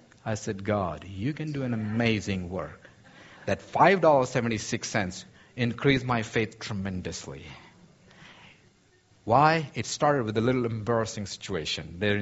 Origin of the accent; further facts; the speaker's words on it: India; English is a second language; I'm from India, so I really don't know exactly how to say every word, you know.